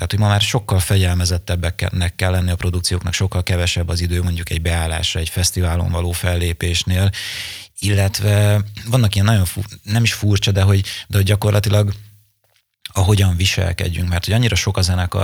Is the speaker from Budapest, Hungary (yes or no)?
no; Nyíregyháza, Szabolcs-Szatmár-Bereg, Hungary; mert ugye nyíregyházi zenekarról van szó, és jó magam is nyíregyházi vagyok